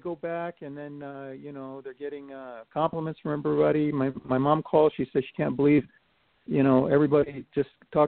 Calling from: Las Vegas, Nevada, United States; From Las Vegas.

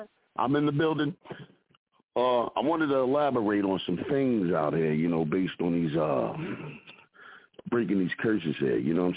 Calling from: Philadelphia, Pennsylvania, United States

